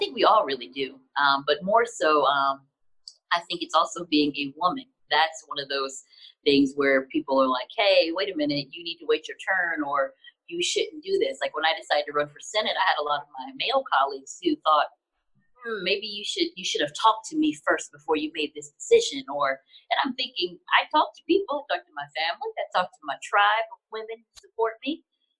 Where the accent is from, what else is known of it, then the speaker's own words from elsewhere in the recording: United States; when you grow up and you identify and you feel like you're a Black American